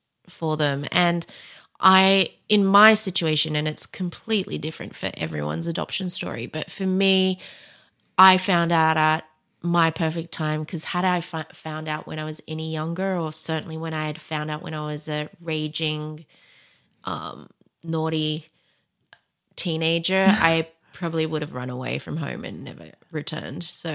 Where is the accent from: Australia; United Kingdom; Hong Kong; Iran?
Australia; Perth, Western Australia; now in United States; So I grew up in Perth, Australia with a Chinese Indonesian mom and Egyptian dad. And my whole life, I, you know, thought I was half Egyptian